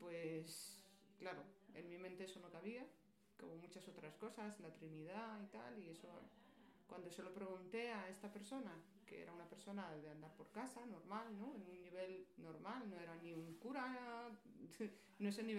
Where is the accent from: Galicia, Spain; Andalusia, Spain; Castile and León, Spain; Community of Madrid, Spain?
Community of Madrid, Spain; Madrid; moved away; also born or lived in Jordan; Soy originaria de Madrid, de Carabanchel, y casualmente pues ahora llevo 4 años que volví de Jordania, donde estuve viviendo durante 16 años. Y llevo otros 4 años y curiosamente he vuelto al mismo barrio donde nací, Carabanchel, mi querido Carabanchel.